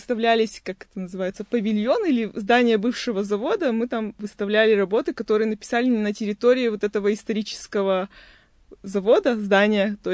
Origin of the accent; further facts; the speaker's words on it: Perm, Perm Krai, Russia; Да, детство прошло в Перми, в очень отдаленном от центра города районе.